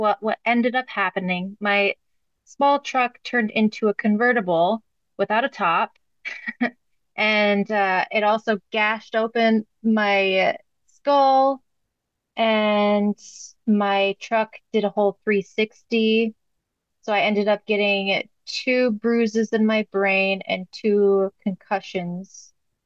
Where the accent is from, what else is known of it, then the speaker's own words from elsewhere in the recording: South Dakota, United States; moved away as an adult; now in Sweden; Originally, I'm from South Dakota, but my husband whisked me away to Sweden.